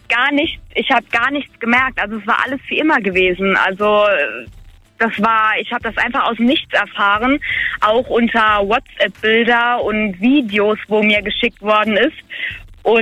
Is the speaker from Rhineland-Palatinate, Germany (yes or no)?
yes; Rhineland-Palatinate, Germany; Ich komme aus Kreis Kusel.